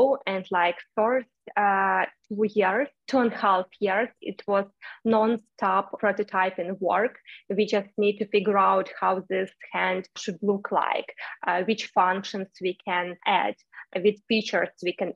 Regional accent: Ukraine; English is a second language; it will be impossible to build life in my home country in Ukraine, for me, for my family, for my colleagues, for my friends

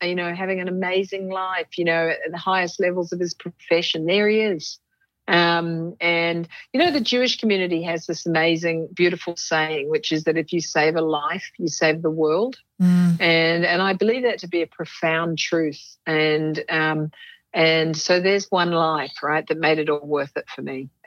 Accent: New Zealand; because I'm not Australian. I'm a Kiwi.

